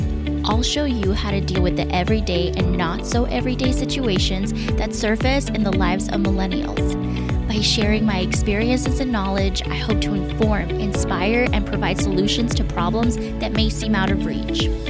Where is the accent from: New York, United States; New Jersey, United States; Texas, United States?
Texas, United States; So I'm in Texas. So you're kind of close.